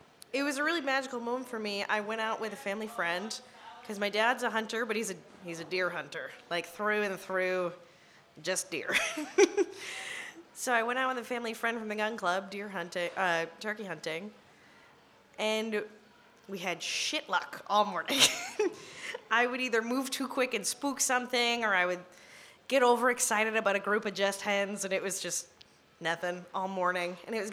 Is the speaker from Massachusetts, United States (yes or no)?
yes; Massachusetts, United States; I'm actually from Massachusetts. I'm a University of Vermont student.